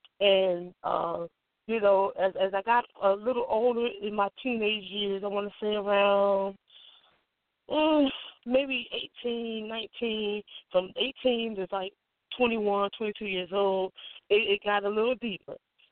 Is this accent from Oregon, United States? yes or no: no; New Jersey, United States; I grew up in New Jersey. And a part of my growing up in New Jersey, as a young teenager